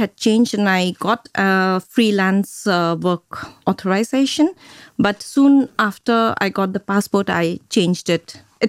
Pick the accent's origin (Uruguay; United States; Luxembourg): Luxembourg; also born or lived in India; My home country is Luxembourg and India.